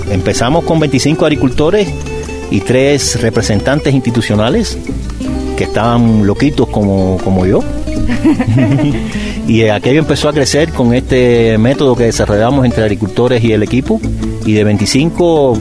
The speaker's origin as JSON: {"language": "Spanish", "region": "Havana", "country": "Cuba", "also_born_or_lived": "Bolivia", "lives_now": "Murcia, Spain", "said": "Bueno, originariamente soy de Cuba, o sea, soy cubano, nací en Cuba, nací en La Habana. Pero he estado viviendo en Bolivia y ahora estoy basado en Murcia, España."}